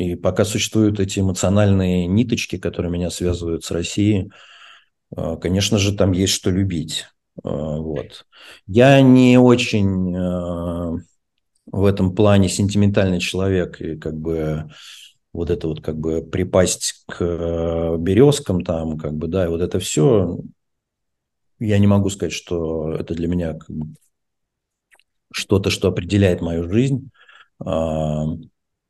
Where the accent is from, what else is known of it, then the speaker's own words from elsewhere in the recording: Odesa, Odesa Oblast, Ukraine; по отцовской линии, например, мы все с Украины, и я детство проводил в Одессе, и это какая-то другая часть меня, которая мне также важна, поэтому Одесса – это тоже какая-то моя малая родина.